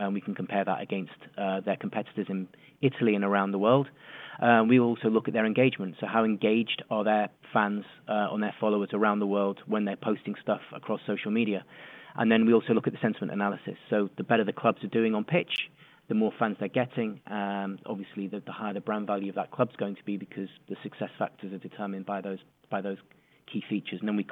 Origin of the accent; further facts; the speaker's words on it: Liverpool, North West England, United Kingdom; my dad, my granddad, my uncle, we were all Liverpool fans growing up in Liverpool.